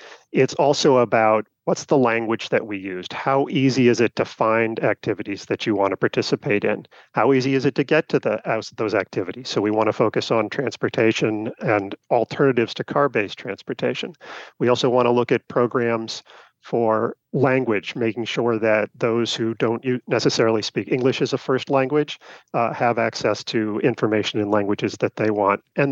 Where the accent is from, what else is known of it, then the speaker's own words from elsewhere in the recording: Williamsburg, Massachusetts, United States; I am born and bred in Massachusetts. I grew up in Williamsburg, Massachusetts, and I love to explore our forests and parks around here.